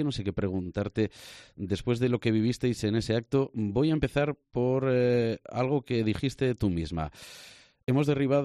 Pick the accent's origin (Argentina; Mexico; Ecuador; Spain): Spain; Basque Country; lo digo yo como vasco de origen y como amante de esa tierra